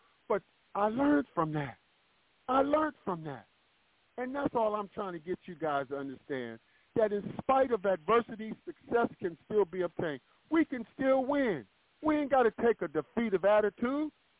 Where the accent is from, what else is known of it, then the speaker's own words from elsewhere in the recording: Englewood, New Jersey, United States; now in Inglewood, United States; I'm from New Jersey. I was born in North New Jersey, raised in Inglewood, New Jersey, but I'm in Inglewood, California. I'm an L.A. brother now, but, you know, I've been out here over 50-some years now, so I'm all L.A. now.